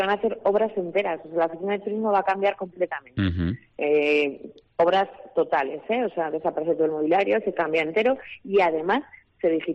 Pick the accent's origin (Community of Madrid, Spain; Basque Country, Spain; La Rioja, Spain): La Rioja, Spain; Alfaro; Y nosotros podemos decir que somos la esquinita de La Rioja en la que más nos están visitando, ¿no?